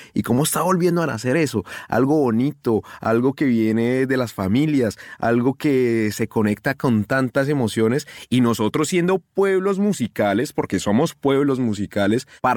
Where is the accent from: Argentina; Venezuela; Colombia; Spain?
Colombia; Por lo menos yo lo digo como colombiano